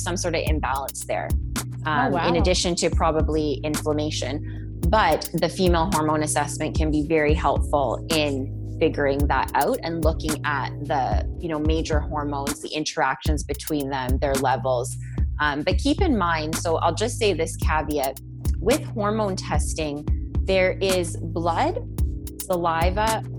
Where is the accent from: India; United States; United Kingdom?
India; I'm Indian, you're Indian, so totally.